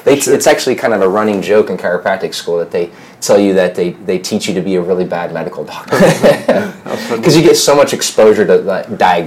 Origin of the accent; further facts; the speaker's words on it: Tahlequah, Oklahoma, United States; Yeah, I grew up in Tahlequah, Oklahoma. Mm-hmm. Pretty much grew up there.